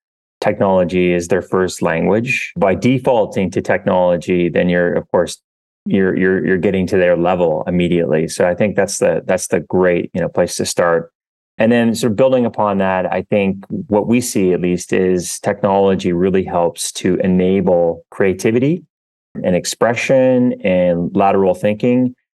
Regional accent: Canada; now in Norway; I head up the Kahoot at School and Home business areas here at Kahoot. Quick background, I'm Canadian, living in Norway now for last 15 years or so

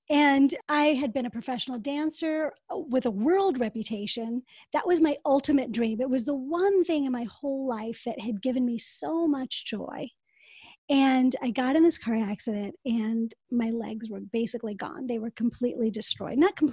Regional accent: United States; born there; But I was born in a place that I would say is very white America. So I'm Indian.

